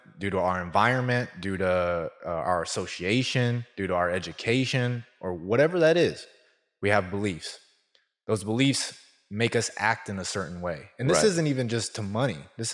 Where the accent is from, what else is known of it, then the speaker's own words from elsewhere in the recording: Antioch, Tennessee, United States; now in Thompson's Station, United States; we live out in Thompson Station now, right, but my wife's from Franklin, you know, and I grew up in Antioch.